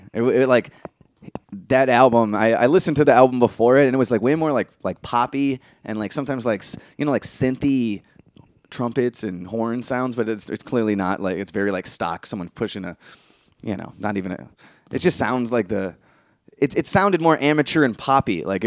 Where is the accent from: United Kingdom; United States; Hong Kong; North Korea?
United Kingdom; England; Look, I'm English